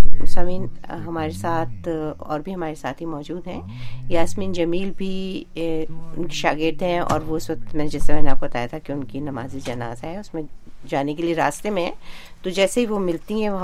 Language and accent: Urdu; Karachi, Sindh, Pakistan; کیونکہ میں کراچی کی ہوں.